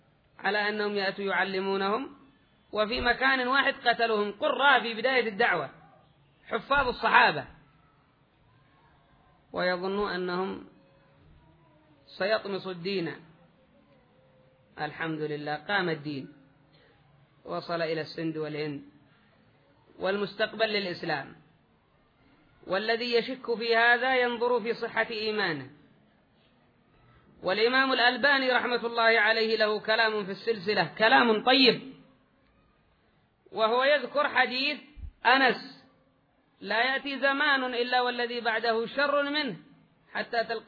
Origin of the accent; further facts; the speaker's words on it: Yemen; أعرف اليمن وما فيش علم البتة، وأنا كنت صغير ما في علم.